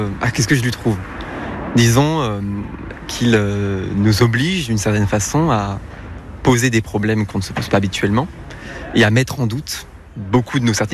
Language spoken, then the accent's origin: French; Tours, Centre-Val de Loire, France; Je viens de Tours